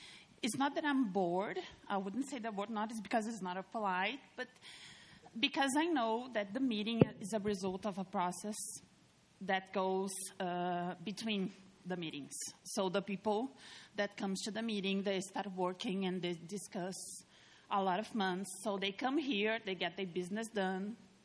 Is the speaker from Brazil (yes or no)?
yes; Brazil; I'm from Brazil. I'm here as a fellow.